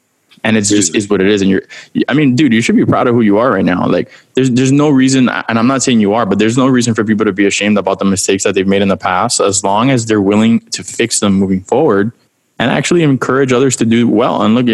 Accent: Miami, Florida, United States; Like I'm from Miami. There's a lot of issues we have in Miami, specifically with the youth

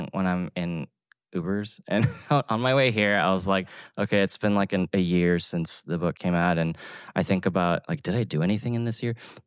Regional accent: Atlanta, Georgia, United States; writing a book that for me was supposed to just be a genesis book about my culinary life as a kid growing up in Atlanta

